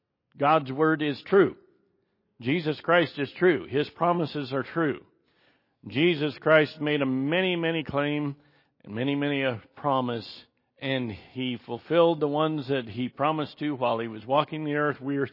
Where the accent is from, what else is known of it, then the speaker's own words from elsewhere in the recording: Pacific Northwest, United States; I'm from Northwest, so I've been on the Oregon Trail and seen the remaining tracks of the old wagon trains, stagecoaches, and everything that went through that region.